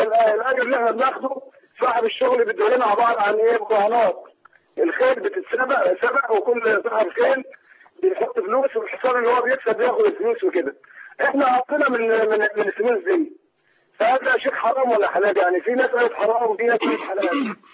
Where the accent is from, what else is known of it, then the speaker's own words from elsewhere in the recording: Egypt; احنا كعمال مصريين